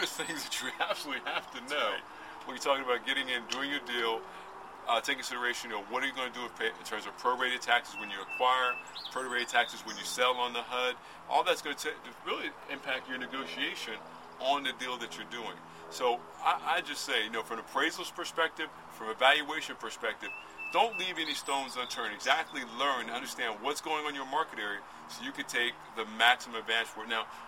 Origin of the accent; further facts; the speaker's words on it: New Jersey, United States; he's actually from Monmouth County, which is my hometown, Monmouth County as well.